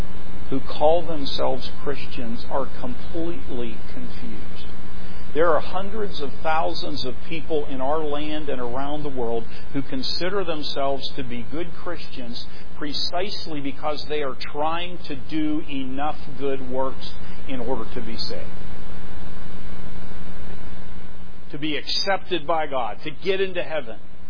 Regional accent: Pittsburgh, Pennsylvania, United States; But I come from Pittsburgh, and I got to tell you, there's a lot of people up there that are confused about this.

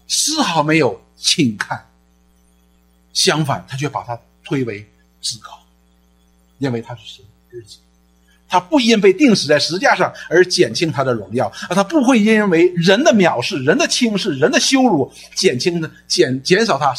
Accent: China; 灭亡不是没有了，我们中国人所讲的人死如灯灭就没有了

